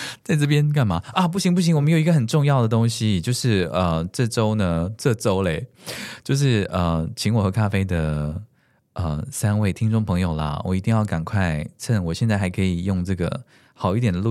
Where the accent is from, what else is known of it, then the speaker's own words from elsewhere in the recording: Taiwan; 因为就像你说的，我们身为台湾人